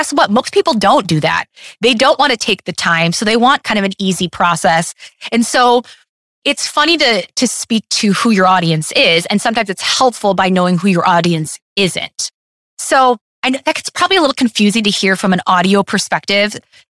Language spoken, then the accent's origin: English; Detroit, Michigan, United States; I'm from Detroit. So, you know, of course that's in my Rolodex of must see movies.